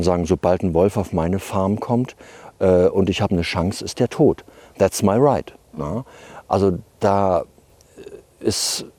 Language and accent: German; Luisenthal, Thuringia, Germany; also born or lived in Gotha / Oberhof; ich bin praktisch im Wald groß geworden. Also das war einerseits der Hainich, der heute Nationalpark ist, also in Thüringen, dieser uralte Buchenwald.